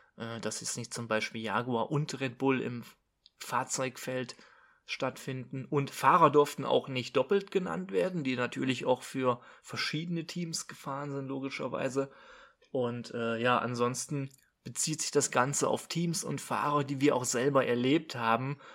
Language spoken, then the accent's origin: German; Germany; wir sind ein deutscher Podcast, wir sind beide Deutsche